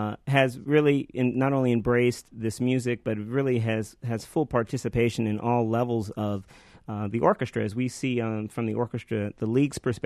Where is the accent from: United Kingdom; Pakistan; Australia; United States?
United States; Los Angeles, California; Quickly, I'm from Los Angeles, and when I grew up in the pre-Prop 13 era out in California, for those who know, that's when music was really ripped out of the schools